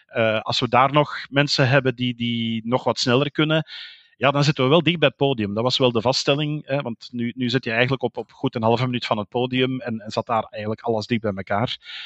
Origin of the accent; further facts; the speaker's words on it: Belgium; Als Belg zijnde is dat gemakkelijk gezegd.